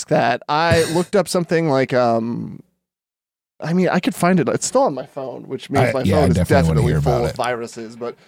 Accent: New Mexico, United States; oh, I'm from New Mexico. It's like Mexico, but newer and further north.

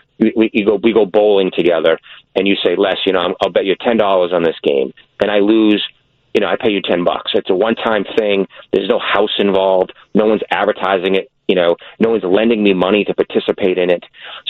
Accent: Massachusetts, United States; I'm from Massachusetts originally. You know, the state lottery was like the paint on the wall.

